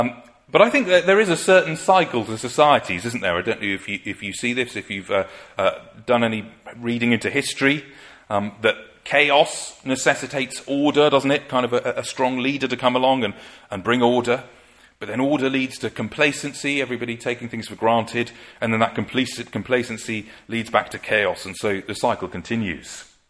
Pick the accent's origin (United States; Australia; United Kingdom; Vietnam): United Kingdom; Wales; I'm from Wales.